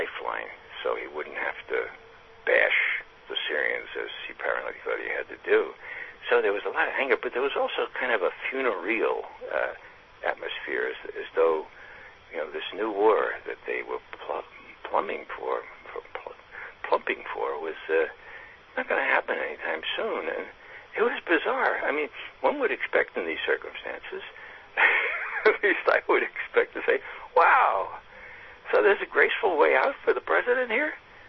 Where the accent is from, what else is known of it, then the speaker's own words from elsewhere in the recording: Bronx, New York, United States; I was going to whack him one, you know, because I'm from the Bronx.